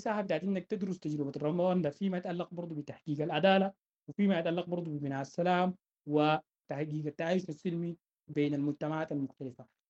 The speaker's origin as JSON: {"language": "Arabic", "country": "Sudan", "said": "وأنا من السودان."}